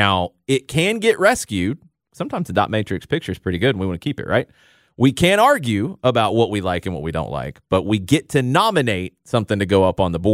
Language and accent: English; Atlanta, Georgia, United States; I can't tell you how many times I've been to a soccer convention around the country, and I tell people I'm from Atlanta, and they're like, really?